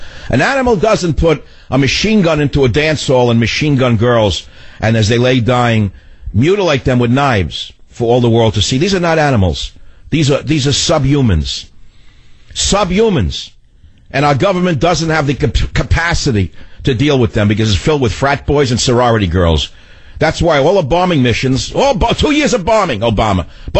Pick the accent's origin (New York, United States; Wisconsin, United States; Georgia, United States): New York, United States; New York City; Vivian, you know, when I grew up in New York City, it was well known